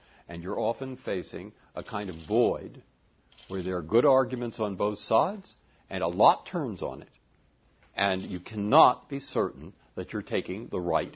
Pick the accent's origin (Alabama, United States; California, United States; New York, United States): California, United States; San Francisco; As I grew up in San Francisco, and Tan Fran